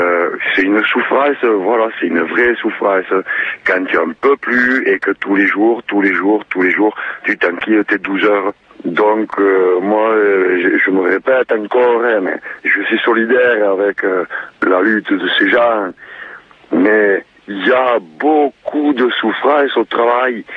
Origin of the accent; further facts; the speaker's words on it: Pyrenees, France; moved away as an adult; il a fallu que je dégage de chez moi, je suis parti des Pyrénées, travailler dans les Alpes et en Provence.